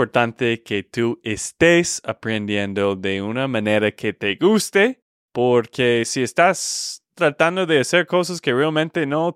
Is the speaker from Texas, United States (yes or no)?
yes; Texas, United States; Spanish is a second language; de Texas, Estados Unidos.